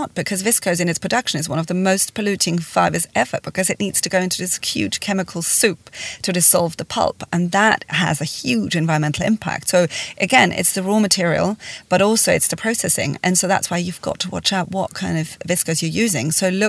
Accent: Switzerland; In Switzerland.

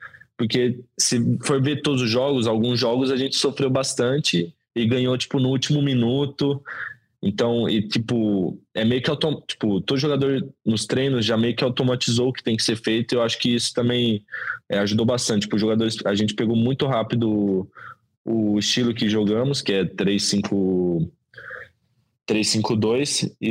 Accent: Brazil; sou brasileiro desde que eu nasci, eu queria representar a minha nação.

